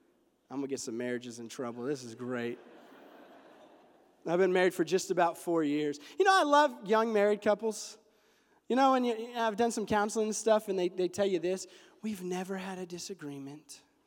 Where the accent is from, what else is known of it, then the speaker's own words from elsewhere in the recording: Roswell, New Mexico, United States; I grew up in Roswell, New Mexico. I call it Roswell, America, because aliens and whatever, it's weird.